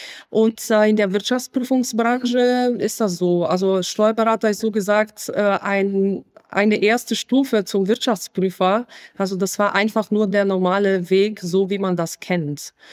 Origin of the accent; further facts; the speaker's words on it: Bulgaria; German is a second language; now in Germany; Ich bin gebürtige Bulgarin und komme aus dem nördlichen Teil des Schwarzen Meeres. Deswegen hatte ich so viele Probleme, mit dem norddeutschen Wetter klarzukommen.